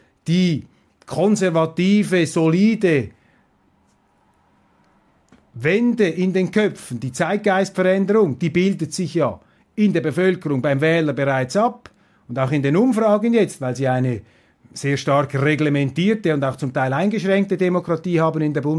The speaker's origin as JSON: {"language": "German", "country": "Switzerland", "said": "Großbritannien ist für mich als Schweizer immer auch eine Art verwandte Schwesterrepublik gewesen."}